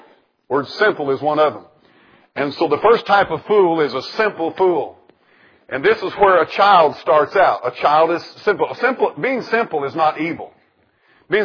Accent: United States; I'm an American, but this nation is full of fools.

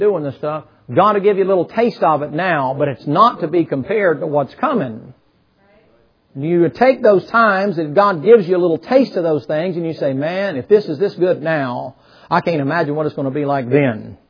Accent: the South, United States; especially here in the South. I'm a Southerner.

